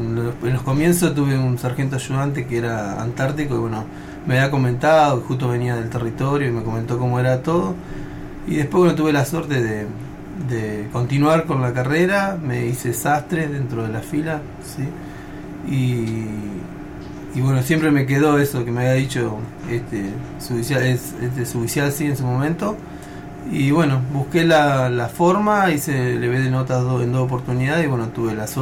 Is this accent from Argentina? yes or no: yes; Marcos Paz, Buenos Aires Province, Argentina; yo soy de Marcos Paz, sí, provincia de Buenos Aires, soy casado, tengo 4 hijos